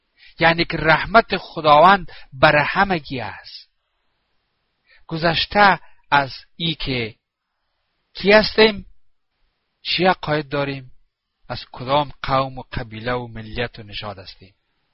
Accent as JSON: {"language": "Persian", "country": "Afghanistan", "said": "بله بله، من افغان هستم."}